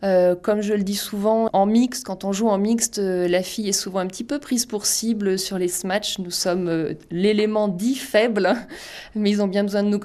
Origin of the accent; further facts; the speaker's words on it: Guéret, Nouvelle-Aquitaine, France; C'était en Creuse, ma ville natale, Guéret.